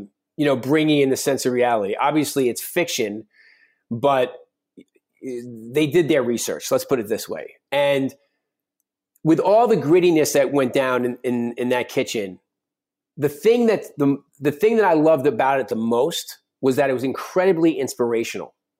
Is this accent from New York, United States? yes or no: yes; New York, United States; And I'm a New Yorker, but I really want to be a cowboy.